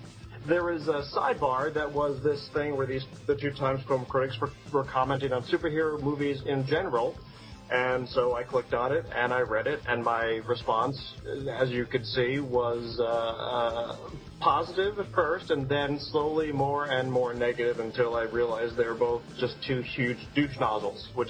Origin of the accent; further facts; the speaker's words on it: New York, United States; Listen, I'm from New York. We don't pay attention to anything past the Hudson.